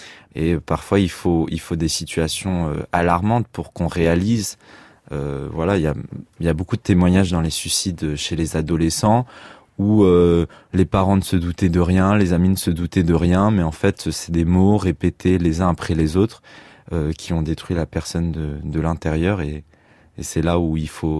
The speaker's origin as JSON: {"language": "French", "town": "Saint-Cyr-sur-Loire", "region": "Centre-Val de Loire", "country": "France", "tie": "born or raised there", "said": "Alors j'ai grandi à Saint-Cyr-sur-Loire, qui est une ville de l'Indre-et-Loire, à côté de Tours."}